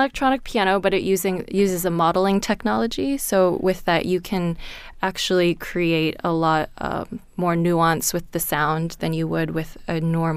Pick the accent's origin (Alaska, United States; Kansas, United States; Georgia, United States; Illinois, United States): Georgia, United States; Augusta; Before that, I was in the University of South Carolina and also the Eastman School of Music, and I'm from Augusta, Georgia.